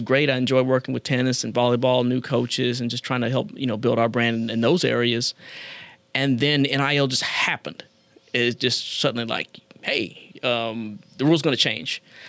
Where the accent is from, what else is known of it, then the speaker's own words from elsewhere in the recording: Dallas, Texas, United States; I'm originally from Dallas, Texas. Went to high school at DeSoto High, big-time athletic school